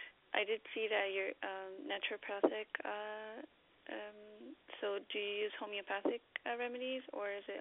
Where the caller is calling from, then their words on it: California, United States; Hi, this is … from California.